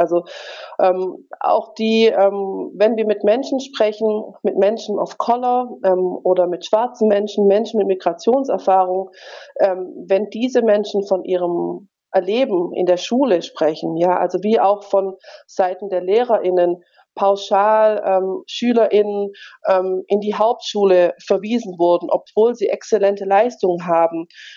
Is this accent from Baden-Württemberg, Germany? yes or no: yes; Tübingen, Baden-Württemberg, Germany; Familie, als einziges schwarzes Mitglied dieser Familie, in Tübingen aufgewachsen.